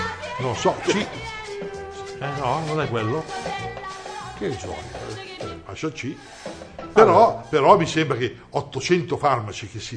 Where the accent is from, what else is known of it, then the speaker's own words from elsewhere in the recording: Spain; Italian is a second language; Sì, io sono spagnolo.